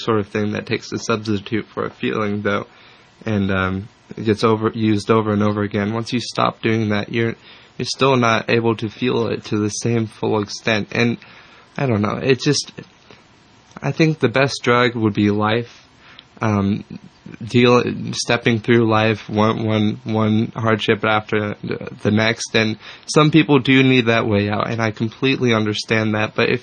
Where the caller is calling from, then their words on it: Mendocino, California, United States; I know I'm speaking from Mendocino here